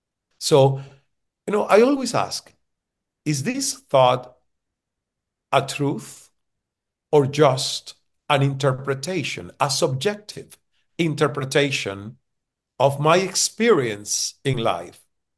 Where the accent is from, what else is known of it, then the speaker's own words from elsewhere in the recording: Cuba; when I was growing up in Cuba and I started as a radio broadcaster